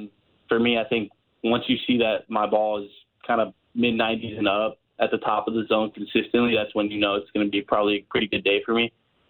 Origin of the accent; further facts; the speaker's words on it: California, United States; When I'm from California, so growing up, it was always California, Arizona, Florida. Those are the only places we played.